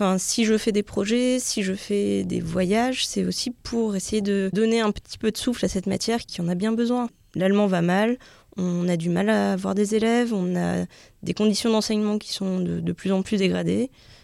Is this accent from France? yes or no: yes; Blois, Centre-Val de Loire, France; Je viens de Blois